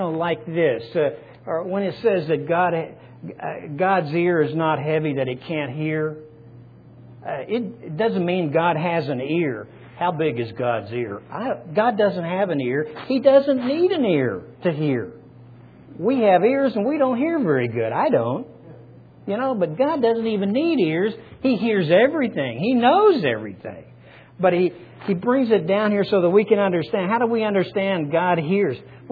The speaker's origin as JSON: {"language": "English", "region": "Oklahoma", "country": "United States", "accent": "Okie", "said": "Boy, I'm having trouble with words today, me and my Okie accent."}